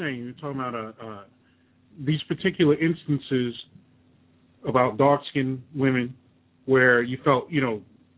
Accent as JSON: {"language": "English", "town": "Queens", "region": "New York", "country": "United States", "tie": "born or raised there", "said": "You know, I was I grew up in Queens, New York, and I watched rap get born, pretty much."}